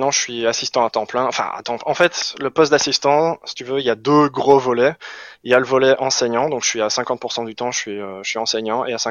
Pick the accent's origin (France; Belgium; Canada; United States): Belgium; accent: Belgian; Oui, en effet, je suis belge. Alors j'essaye de masquer mon accent la plupart du temps parce que sinon j'ai un accent absolument horrible. Enfin, absolument horrible. J'ai un accent très marqué, en fait, une fois que je suis fatigué ou quoi, il ressort très vite.